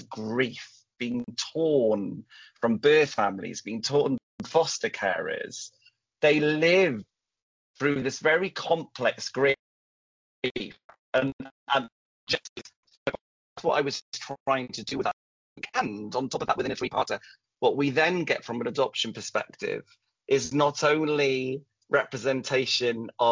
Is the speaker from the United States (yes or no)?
no; Wales, United Kingdom; not just as a, you know, as a Welsh person, as a gay person, as a human